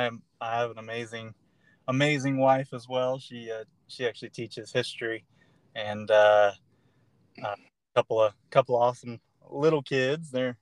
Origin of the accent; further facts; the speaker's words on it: Florida, United States; Yeah, I grew up here in North Florida, and we were outdoors, shooting guns, and we had an old kids' compound bow.